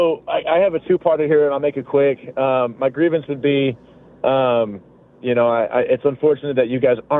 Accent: Michigan, United States; and I'm originally from Michigan, so I know Sam Stevie's having a good old time back home.

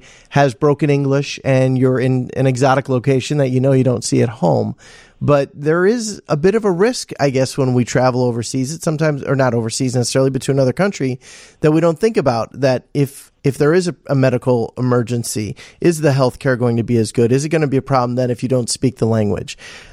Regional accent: United States; because especially when we come from America, where we come from such a regulated country

